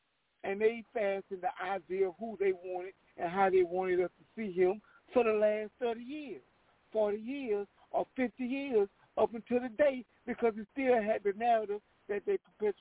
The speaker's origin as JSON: {"language": "English", "town": "Los Angeles", "region": "California", "country": "United States", "tie": "born or raised there", "said": "Till in the 80s, I remember growing up in Los Angeles"}